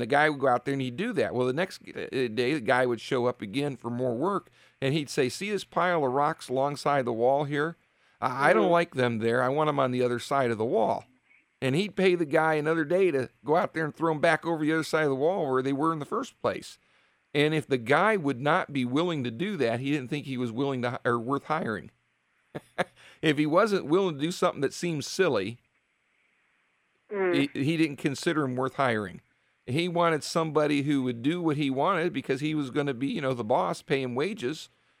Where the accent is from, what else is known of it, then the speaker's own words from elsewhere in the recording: Richfield, United States; I remember I'm from Richfield. I grew up in Richfield. I pastor in Richfield now, and born and raised there like my dad was